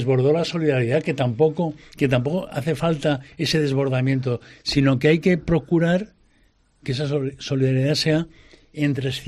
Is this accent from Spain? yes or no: yes; Valencian Community, Spain; somos solidarios, los valencianos, pero somos individualistas.